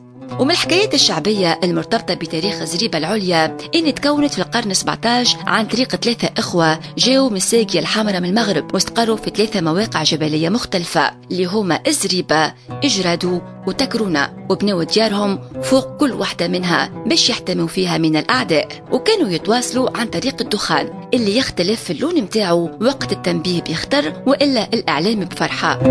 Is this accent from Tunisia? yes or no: yes; Tunisia; accent: Tunisian; كما نعرفه في لهجتنا التونسية